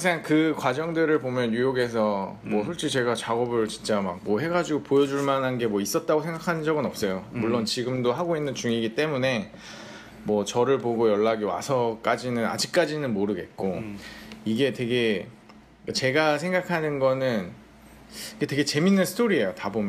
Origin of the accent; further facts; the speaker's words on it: South Korea; moved away as an adult; now in United States; 저는 유학생인데, 아, 유학생 출신, 그러니까 여기서 태어난 것도 아니고, 그러니까 한국에서 한 이제 25살, 26살 때쯤 이제 미국에 왔는데